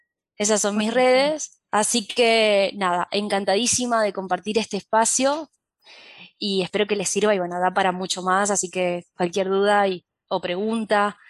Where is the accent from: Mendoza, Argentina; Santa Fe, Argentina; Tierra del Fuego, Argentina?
Santa Fe, Argentina; Yo soy de Santa Fe